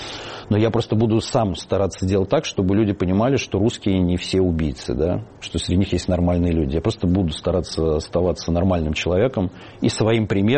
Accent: Russia; Мы реально не они. Мы другие русские.

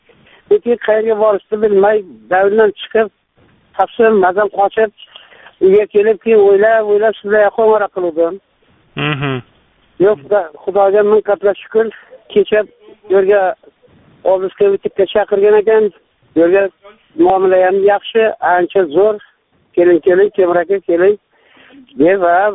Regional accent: Andijan, Andijan Region, Uzbekistan; now in Chelyabinsk, Russia; Men o'zim Andijondanman. Shu Chelyabinskda ishlayapman.

